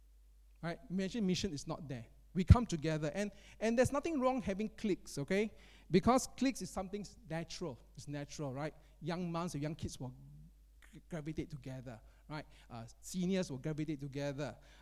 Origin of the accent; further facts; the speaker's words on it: Singapore; No, as a Singaporean Chinese. I can tell a Malaysian Chinese from a mainland Chinese, from a Taiwanese Chinese.